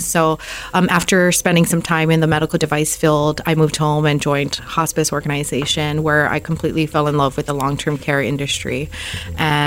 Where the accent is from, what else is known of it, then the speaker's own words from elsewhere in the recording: Makakilo, Hawaii, United States; which is in Kapolei, and I grew up in Makakilo, I thought it was a sign.